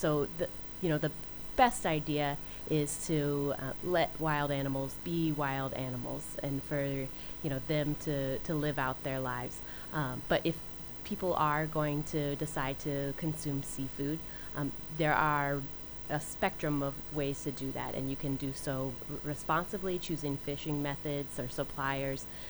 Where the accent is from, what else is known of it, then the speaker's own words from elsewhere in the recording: Ohio, United States; I'm from Ohio, a pretty landlocked state, but you don't have to grow up near the ocean or on the ocean to be a deep lover of the ocean.